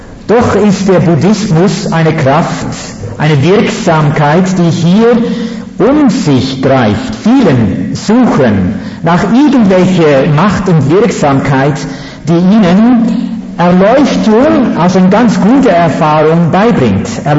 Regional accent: Netherlands; German is a second language

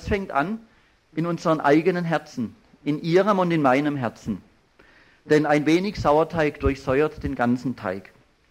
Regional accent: Germany; Wie Sie hören, ich bin ja Deutscher und deshalb möchte ich auch einiges aus der deutschen Situation als warnendes Beispiel bringen

